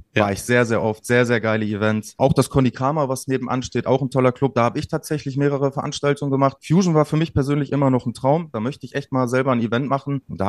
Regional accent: Münster, North Rhine-Westphalia, Germany; born there; Ich bin geboren in Münster.

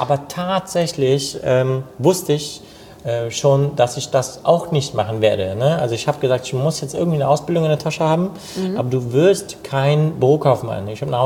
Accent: Cologne, North Rhine-Westphalia, Germany; Ich bin hier in Köln geboren und groß geworden, aufgewachsen, ne? Und auch für einen Italiener auch 1,80 gewachsen, ja.

